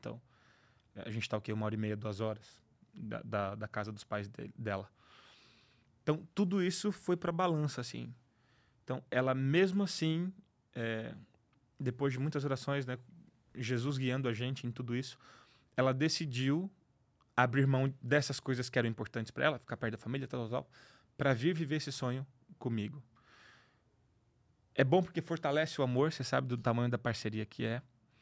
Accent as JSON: {"language": "Portuguese", "town": "Jacundá", "region": "Pará", "country": "Brazil", "tie": "born there", "said": "a cidade onde eu nasci, Jacundá, Pará. Fica perto de Marabá, perto de Parauapebas."}